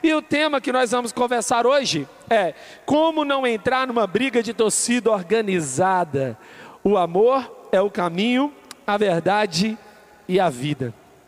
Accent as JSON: {"language": "Portuguese", "region": "Minas Gerais", "country": "Brazil", "said": "eu sou mineiro, então eu torço para o Clube Atlético Mineiro."}